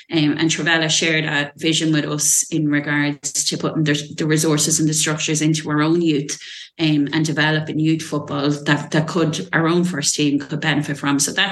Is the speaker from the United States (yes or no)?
no; Drogheda, County Louth, Ireland; So I grew up running around United Park as a baby and developed into a fan in my own right and developed into a volunteer as a teenager.